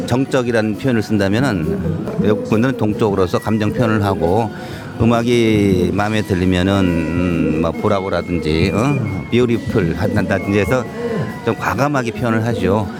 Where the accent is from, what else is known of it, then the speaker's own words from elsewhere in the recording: Yeongdong, North Chungcheong, South Korea; 저는 충청북도 영동 출신으로서 지금 난계 국악단 예술감독을 맡고 있고 한국예술종합학교 전통예술원 교수로 근무하고 있습니다.